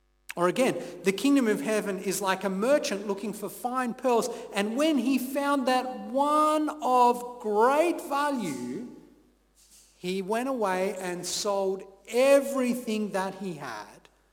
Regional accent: Hobart, Tasmania, Australia; the fact that I'm from Hobart and not Launceston or, God forbid, Burnie.

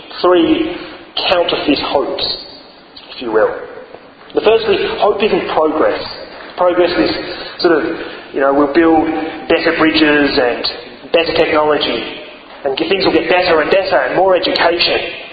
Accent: United States; As an American, in the last election, for better or for worse, I voted for Barack Obama.

